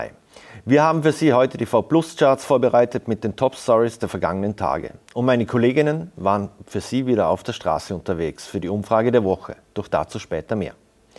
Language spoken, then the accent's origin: German; Vorarlberg, Austria